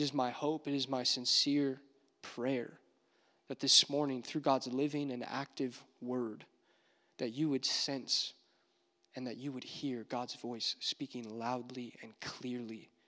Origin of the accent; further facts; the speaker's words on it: Indianapolis, Indiana, United States; I'm from Indianapolis, and we'd make the trek up to Hope College for a week-long conference retreat thing.